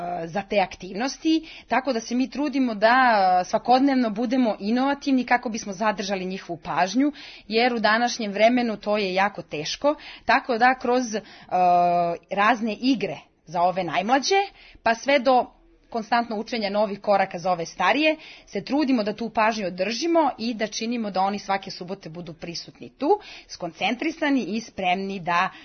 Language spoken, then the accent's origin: Serbian; Podgorica, Montenegro; also born or lived in Belgrade; now in Paris, France; Pa ja sam inače iz Podgorice